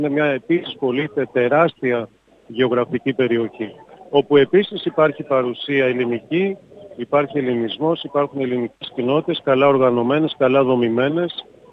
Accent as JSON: {"language": "Greek", "town": "Athens", "region": "Attica", "country": "Greece", "said": "Έχω σπουδάσει νομικά, είμαι από την Αθήνα"}